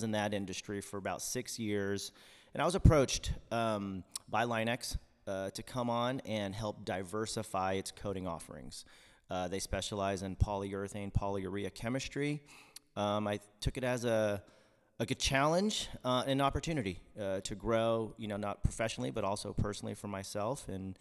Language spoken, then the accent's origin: English; California, United States; now in Huntsville, United States; I'm not, born and raised in SoCal, the beach, the outdoors, the surfing, the snowboarding, it's all near and dear to my heart.